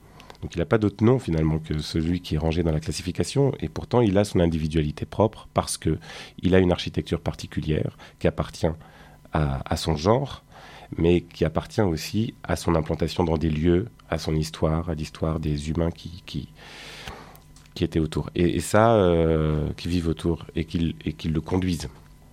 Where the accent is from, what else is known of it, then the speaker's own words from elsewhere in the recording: Montreuil, Île-de-France, France; now in Marseille, France; Moi j'ai grandi à Montreuil. Je suis à Marseille depuis 5 ans et demi, mais je suis montreuillois aussi.